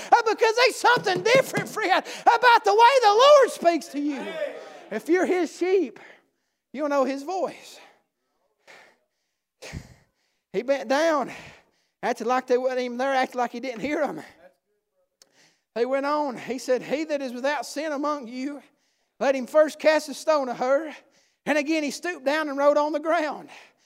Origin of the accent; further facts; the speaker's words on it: Hanging Limb, Tennessee, United States; Listen, I'm from Hanging Limb. Most of y'all probably don't even know where that's at.